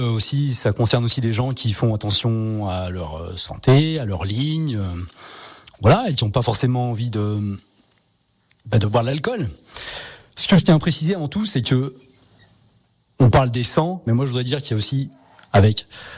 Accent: Auvergne-Rhône-Alpes, France; puisqu'on est savoyard, et qu'on essaye de, dans la mesure du possible, de s'approvisionner en local

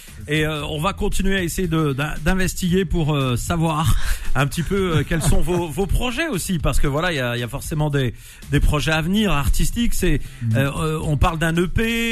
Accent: Blida, Blida Province, Algeria; Non, mais moi je suis pas Tizi Ouzou. Moi, je suis de Blida.

